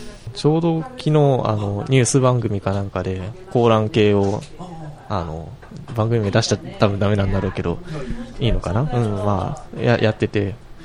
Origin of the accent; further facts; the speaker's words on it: Kobe, Hyogo, Japan; まあ僕の実家は神戸にあるので帰れば帰るし